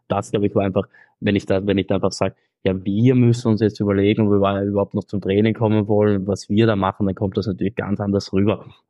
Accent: Tyrol, Austria; now in Tilburg, Netherlands; das bin ich aus Tirol gewohnt.

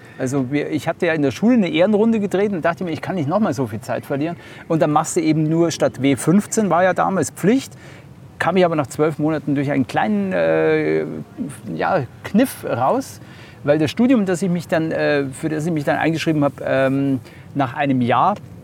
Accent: Lower Saxony, Germany; Und das als Ostfriese.

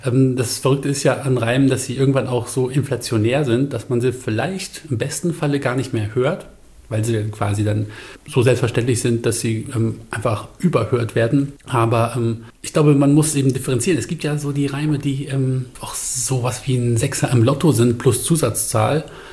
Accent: Bremen, Germany; Ich hatte ja einen älteren Bruder in meiner Kindheit in Bremen

